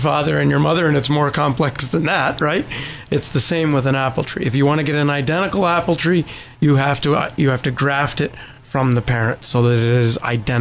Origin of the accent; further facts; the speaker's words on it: United States; As an American, if I were to say no chemical fertilizers allowed anywhere, well, I might weigh a little bit less, possibly, right.